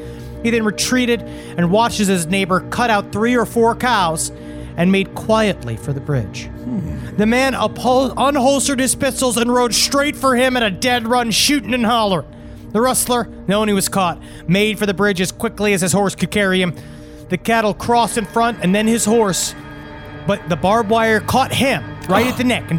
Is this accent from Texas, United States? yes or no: yes; Texas, United States; I grew up in Texas as well, and I didn't actually realize how crazy my childhood was until I was quite a bit older.